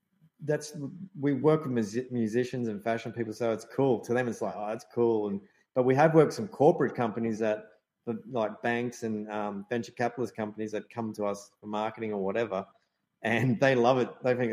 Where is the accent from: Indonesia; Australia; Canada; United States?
Australia; born there; It's Spanish. I'm Spanish. I was born in Australia